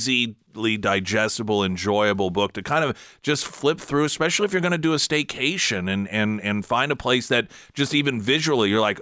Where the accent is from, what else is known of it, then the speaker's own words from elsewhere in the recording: Carthage, Missouri, United States; And what was interesting, I my hometown is Carthage.